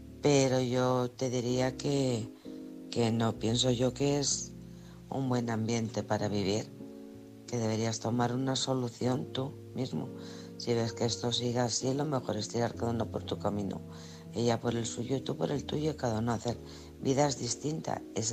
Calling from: Alcorcón, Community of Madrid, Spain; de Alcorcón.

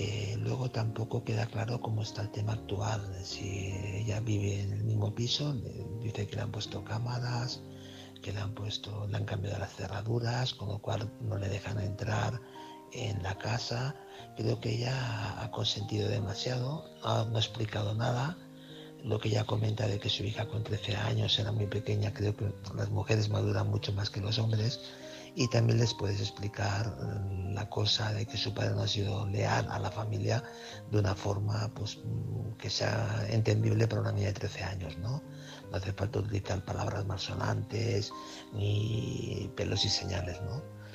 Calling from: Barcelona, Catalonia, Spain; Hola, buenas noches. … corresponsal de Barcelona.

